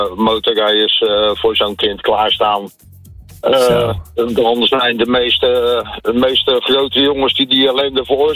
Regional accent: Rotterdam, South Holland, Netherlands; Rotterdam.

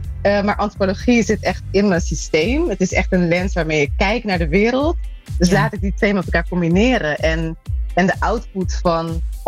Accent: Netherlands; Dus ik ben in Nederland opgegroeid en daar voelde ik me altijd een beetje anders.

